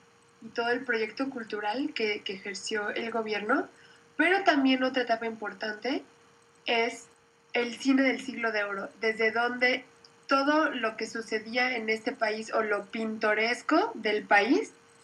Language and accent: Spanish; Mexico; no solo los demás nos ven así, pero también nosotros nos vemos así, como mexicanos.